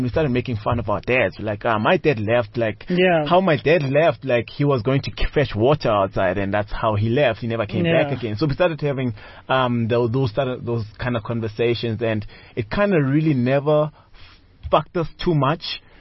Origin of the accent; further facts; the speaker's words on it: Daveyton, Gauteng, South Africa; also born or lived in Lydenburg / Tsakane; It's a Bedi place, I'm Bedi. And when I was five, my mom and dad moved to Daveyton, stayed in Daveyton.